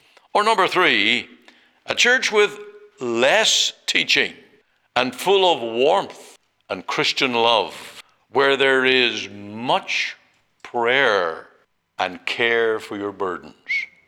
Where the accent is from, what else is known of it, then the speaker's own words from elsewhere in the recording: Omaha, Nebraska, United States; when I went to the Free Presbyterian Church in Omaha, in my hometown, that I was cared for